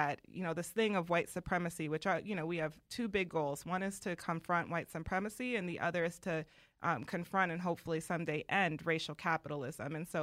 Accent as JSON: {"language": "English", "region": "Wisconsin", "country": "United States", "tie": "born or raised there", "said": "but I grew up in Wisconsin, and if you didn't travel to Milwaukee, right, there was a good chance"}